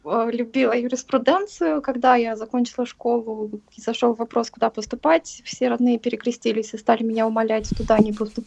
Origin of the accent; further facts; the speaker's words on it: Chișinău, Moldova; Я из Кишинева.